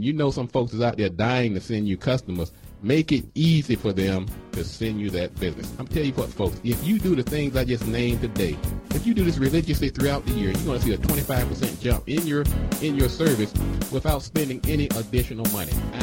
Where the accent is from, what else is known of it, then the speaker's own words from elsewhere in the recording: North Carolina, United States; I mean, I'm a North Carolinian myself.